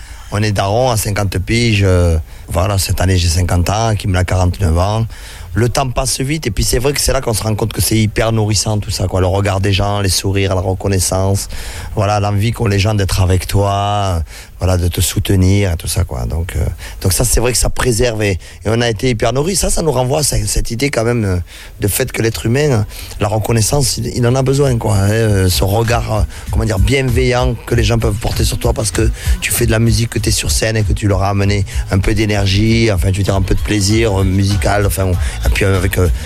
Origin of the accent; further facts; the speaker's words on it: Toulouse, Occitanie, France; Et nous, comme on est de Toulouse et que le verlan fait pas partie de notre argot, le mot